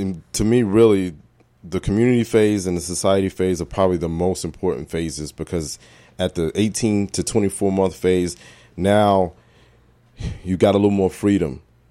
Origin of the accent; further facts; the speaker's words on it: Brooklyn, New York, United States; Well, see, I'm from Brooklyn, and, you know, we didn't have animals. We had big rats, but we didn't have any animals.